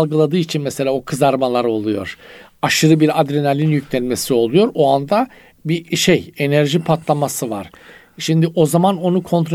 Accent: Black Sea Region, Turkey; Ha, bizim Karadeniz'de tabii kolay parlar, kolay söner.

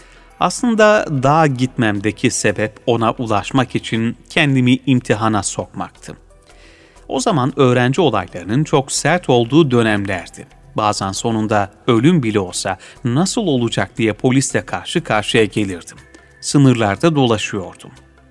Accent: Sicily, Italy; also born or lived in Rome; Yani Sicilya'da ben oralıyım.

